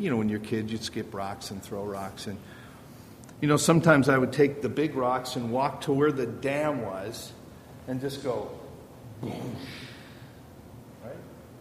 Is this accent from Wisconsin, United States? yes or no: yes; Merton, Wisconsin, United States; Now, in the town where I grew up in Merton, Wisconsin, we had an old mill.